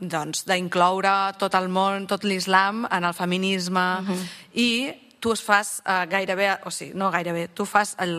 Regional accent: Catalonia, Spain; jo sóc de la Ribera d'Ebre

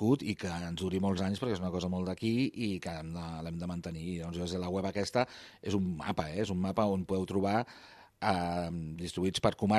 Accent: Barcelona, Catalonia, Spain; jo que sóc de Barcelona, sóc també de Barcelona que les Rambles, tenia aquesta mirada una mica molt barcelonina

